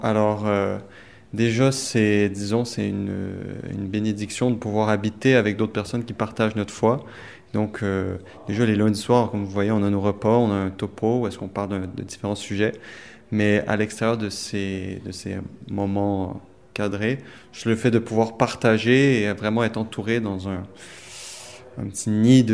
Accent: Canada; now in France; Je suis arrivé en France l'été, parce que moi je suis canadien. Et donc, je suis arrivé en France et je suis arrivé à la Frate en septembre 2025.

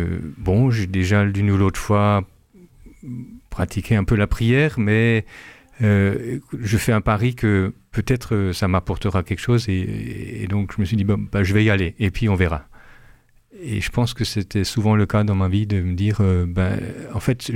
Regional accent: Grand Est, France; mon village de 530 habitants, la moitié catholique, l'autre moitié protestant, puisque je suis alsacien.

